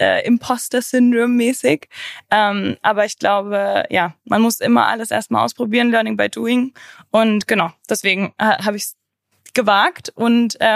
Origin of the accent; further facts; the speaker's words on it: Maisach, Bavaria, Germany; Also ich komme aus Maisach. Das kennt man nicht so wirklich, weil man nicht aus München oder aus dem Münchner Westen kommt. Also Maisach ist ein Fellbrucker Landkreis und bin in Grömzell zur Schule gegangen.